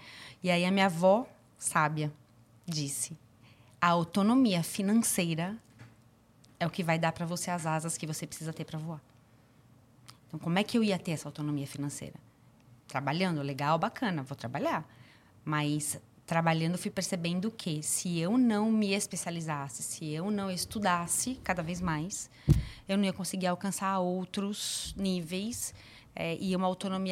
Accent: São Paulo, Brazil; born there; Eu nasci em São Paulo. Minha mãe veio para São Paulo com 8 anos de idade. Eu nasci aqui. Meus pais são testemunhas de Jeová.

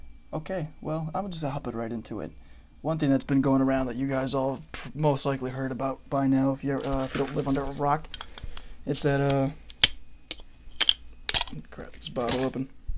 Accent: Ypsilanti, Michigan, United States; I'm from Michigan, Ypsilanti, about 15 minutes away from Ann Arbor, about 30 from Detroit. Grew up in a good household, blah, blah, blah.

